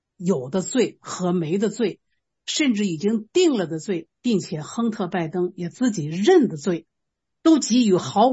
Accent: China; 虽然我是个中国人啊，美国的这些我也没有资格评，但是我可以谈谈我的看法。

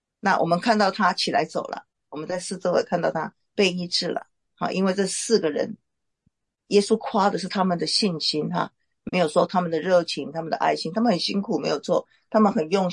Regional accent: Taiwan; 以我们的背景，我们是中国人。我从台湾长大

